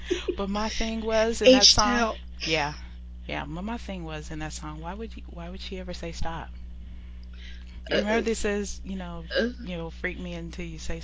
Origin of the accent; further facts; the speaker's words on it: the South, United States; we're both from the South.